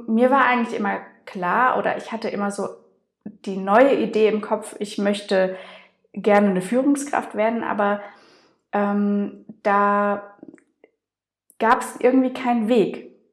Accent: Mannheim, Baden-Württemberg, Germany; born there; now in Dietzenbach, Germany; ich bin erstmal 31 Jahre alt, ich bin in Mannheim geboren, lebe jetzt aber mittlerweile in Dietzenbach bei Frankfurt am Main

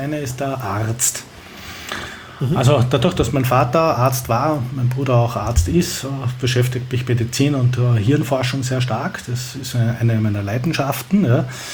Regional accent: Vienna, Austria; Ich komme ja aus Wien. In Wien gibt es ja nach wie vor Kutschen, die sogenannten Fiaker

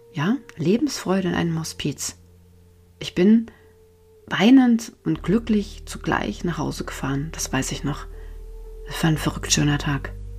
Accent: Thuringia, Germany; Als Kind spielte ich hier im Sand. Ich komme aus Thüringen.

